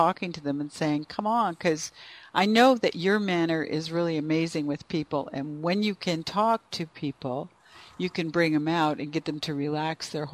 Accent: Canada; I wonder if it's because he's Canadian. I'm Canadian too, Michael.

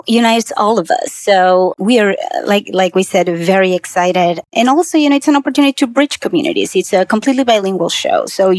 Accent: Peru; moved away as an adult; now in United States; I am originally from Peru in South America. Came to the U.S. around 15 years ago because I fell in love with the right man, an American.

